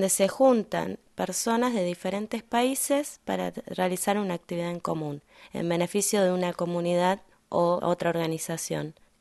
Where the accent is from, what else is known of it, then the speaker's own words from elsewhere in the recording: Argentina; now in Rosario, Argentina; yo vengo de Argentina y también estoy participando en este programa acá en Alemania. Bueno, yo vivo en Rosario